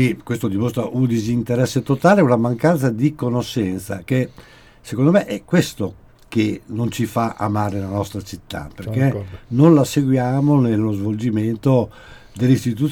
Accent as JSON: {"language": "Italian", "town": "Sassuolo", "region": "Emilia-Romagna", "country": "Italy", "tie": "born there", "said": "non perché io sono nato in Piazza Piccola, non mi considero un sassolese, doc."}